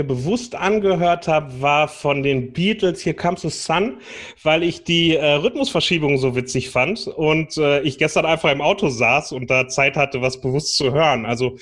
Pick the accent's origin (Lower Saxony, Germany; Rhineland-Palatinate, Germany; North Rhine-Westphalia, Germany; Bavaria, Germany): North Rhine-Westphalia, Germany; Ich bin im Fanfarenzug groß geworden bei uns am Niederrhein.